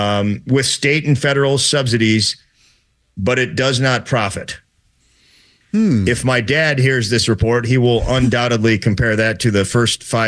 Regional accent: St. Louis, Missouri, United States; I grew up in St. Louis and Anheuser-Busch Brewery is here.

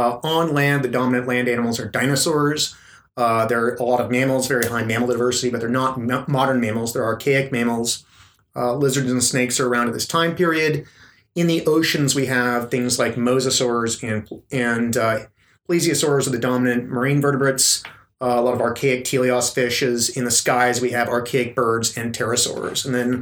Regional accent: Alaska, United States; I grew up in Alaska, right on the coast

